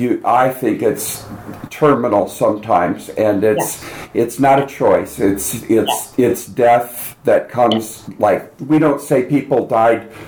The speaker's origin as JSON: {"language": "English", "region": "Nebraska", "country": "United States", "said": "And now I'm from Nebraska, we have good food, nice people, no God-made lakes, no mountains, no ocean."}